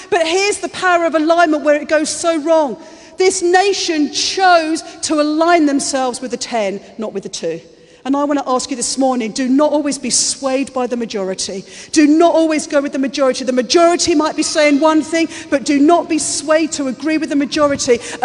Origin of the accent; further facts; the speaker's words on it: United Kingdom; We're so British.